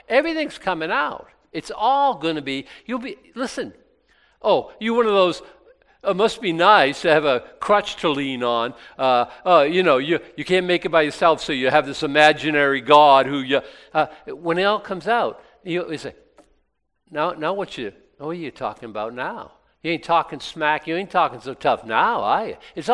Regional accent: Boston, Massachusetts, United States; What? I grew up in Boston.

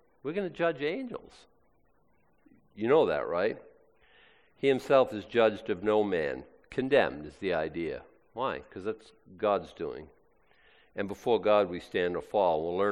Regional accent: United States; I'm an American, okay?

